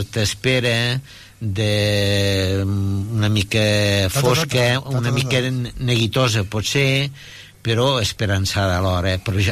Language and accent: Catalan; Lleida, Catalonia, Spain; born there; vaig néixer a Lleida, a la plaça de Sant Martí